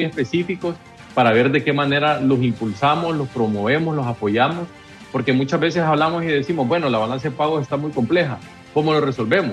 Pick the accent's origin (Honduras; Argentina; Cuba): Honduras; nosotros como hondureños estamos consumiendo bastantes combustibles